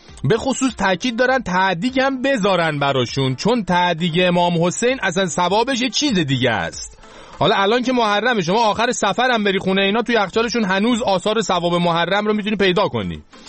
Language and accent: Persian; Iran; همه ماهایی که تو ایران بزرگ شدیم حال هوای این دسته‌ها و اون شبایی که تو محلات شهرها و روستاهای ایران میسازن درک کردیم